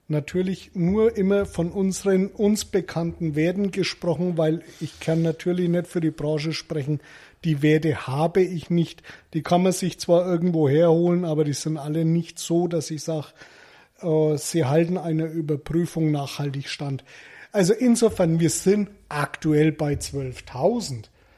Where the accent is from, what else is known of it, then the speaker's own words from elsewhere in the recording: Germany; weil da die Leistungswerte noch mal ein bisschen höher sind als bei uns in Deutschland.